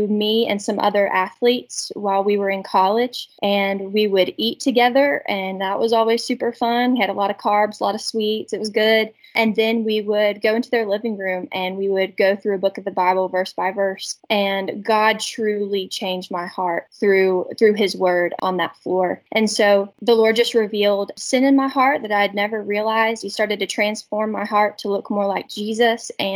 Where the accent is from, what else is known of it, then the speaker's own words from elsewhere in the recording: Boone, North Carolina, United States; accent: country; I'm from Boone, North Carolina, like Betsy just mentioned, and yes, I have a pretty country accent too, so Haley, I'm right there with you.